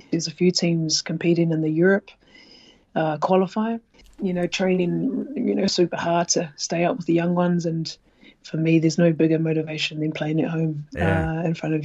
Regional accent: Oamaru, Otago, New Zealand; moved away; Because I grew up in Oamaru, small town

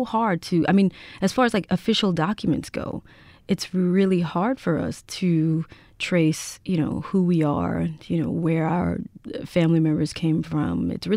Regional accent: Mississippi, United States; You know, I come from Mississippi, and it's, you know, we're known as like the birthplace of American music in some respects, right?

